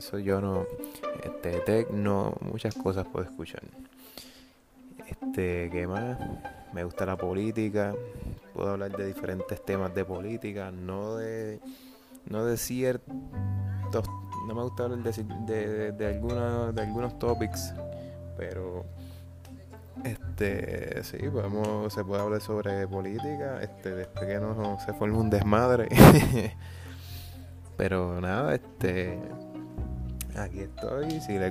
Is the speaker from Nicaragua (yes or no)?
no; Trujillo Alto, Puerto Rico; now in Toa Alta, Puerto Rico; Soy natural de Trujillo Alto, San Juan, Puerto Rico. Y he vivido en diferentes tipos de áreas aquí en Puerto Rico. Viví en Coupey, viví en Río Piedra, Trujillo Alto, Bayamón, y actualmente ahora mismo viviendo en Toa Alta.